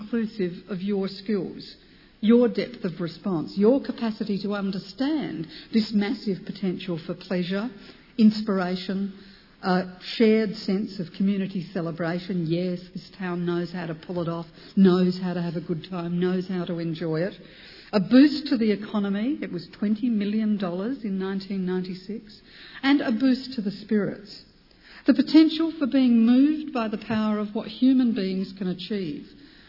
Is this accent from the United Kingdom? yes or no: no; Adelaide, South Australia, Australia; For my hometown's sake, and the bright future of my little nieces and nephews